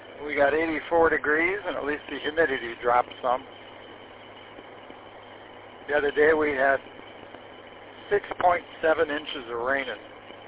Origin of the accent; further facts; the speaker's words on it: Garden City, United States; Well, I was born and raised in Garden City and then owned a house for over 40 years.